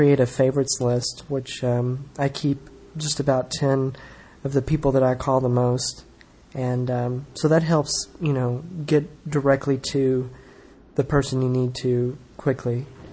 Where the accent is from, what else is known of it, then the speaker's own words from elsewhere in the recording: Nashville, Tennessee, United States; Nashville, Tennessee.